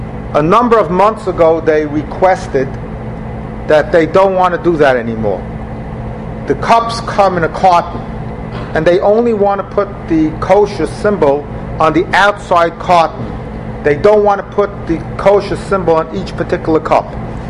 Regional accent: New York, United States; I'm a New Yorker, so I had the chutzpah to ask them

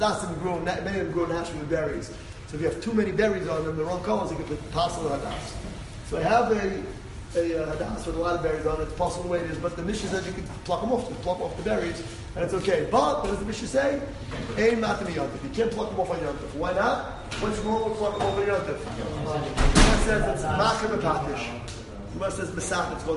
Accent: Riverdale, New York, United States; So I grew up in Riverdale

